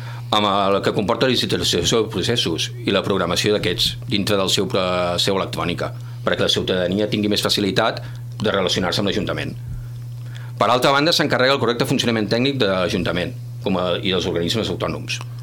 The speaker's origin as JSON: {"language": "Catalan", "town": "Tarragona", "region": "Catalonia", "country": "Spain", "tie": "born or raised there", "lives_now": "Valls, Spain", "said": "Jo soc fill de Tarragona, a Tarragona també hi havia estat molt implicat, i a l'arribar a Valls"}